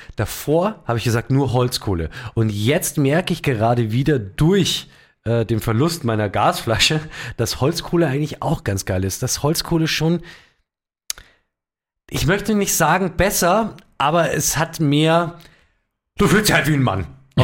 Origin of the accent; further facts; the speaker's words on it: Bavaria, Germany; Halsgrat, wie es bei uns in Bayern heißt.